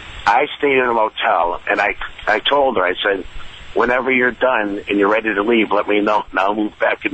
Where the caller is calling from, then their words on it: Boston, Massachusetts, United States; Yes, sir. I'm in Boston.